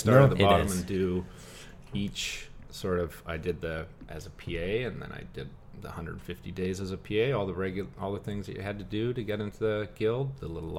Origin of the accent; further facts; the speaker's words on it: Whistler, British Columbia, Canada; Born in Whistler. Spent until.